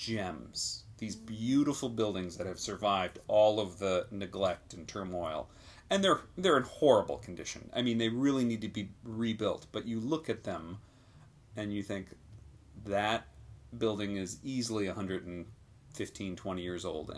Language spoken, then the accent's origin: English; Detroit, Michigan, United States; I grew up in Detroit